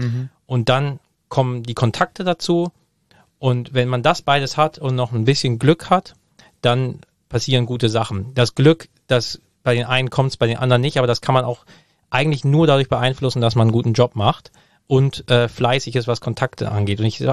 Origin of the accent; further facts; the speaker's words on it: Hamburg, Germany; ich komme aus Hamburg, ich liebe Hamburg, ich habe meine Familie und Freunde alle